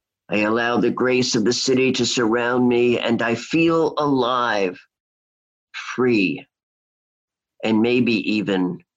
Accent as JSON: {"language": "English", "town": "New York City", "region": "New York", "country": "United States", "tie": "born or raised there", "also_born_or_lived": "Seattle", "said": "if it's Seattle or my hometown, New York City"}